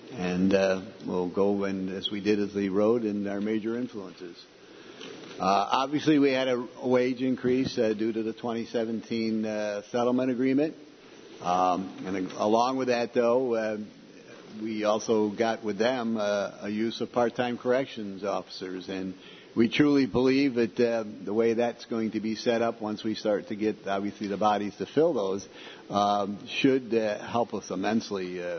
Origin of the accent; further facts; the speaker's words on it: Hudson, New York, United States; I'm familiar with Hudson because that's where I was born and raised in Columbia County